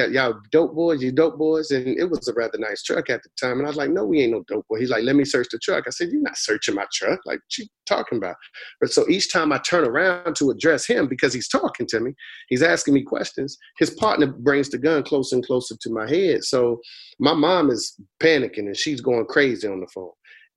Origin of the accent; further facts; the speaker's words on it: Boston, Massachusetts, United States; Well, I grew up in Roxbury in a housing project called Orchard Park. And at an early age, my mom migrated down to Raleigh, North Carolina.